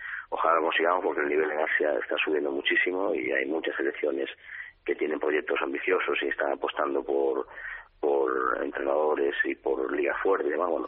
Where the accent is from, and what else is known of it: Spain